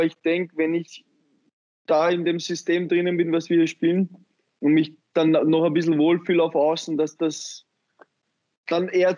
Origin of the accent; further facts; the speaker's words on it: Vienna, Austria; Wien. Weil das im Endeffekt meine Heimat ist und ich mich dort sehr wohl fühle.